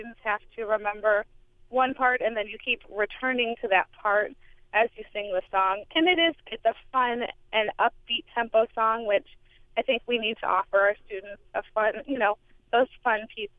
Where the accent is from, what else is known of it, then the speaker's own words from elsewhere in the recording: Champaign, Illinois, United States; I grew up in the Champaign schools